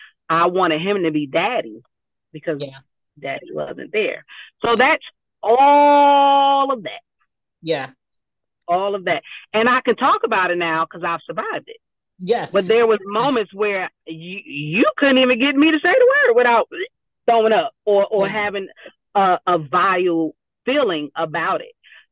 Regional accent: Newark, New Jersey, United States; So, little girl born and raised in Newark, New Jersey.

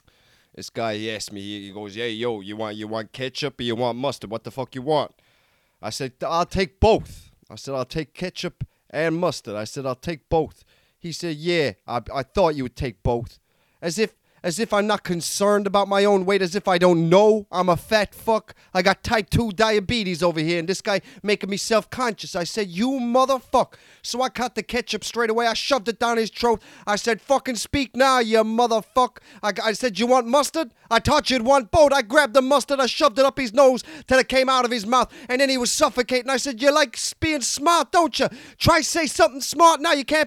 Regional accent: New York City, New York, United States; Yeah, I grew up on the Upper East Side of New York City.

